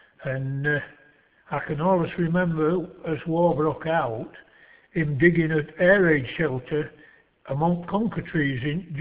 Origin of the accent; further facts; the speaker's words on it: Fishlake, Yorkshire and the Humber, United Kingdom; born there; I was born in Fish Lake, October 26, 1933, and I've been around ever since.